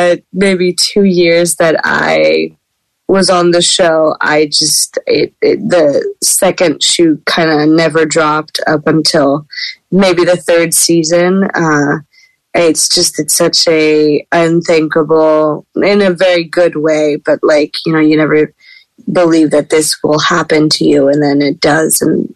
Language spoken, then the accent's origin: English; France; I grew up in France